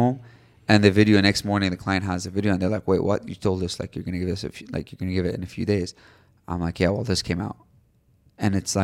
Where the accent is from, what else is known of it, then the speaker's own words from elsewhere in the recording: Canada; So I grew up in Canada for some of my life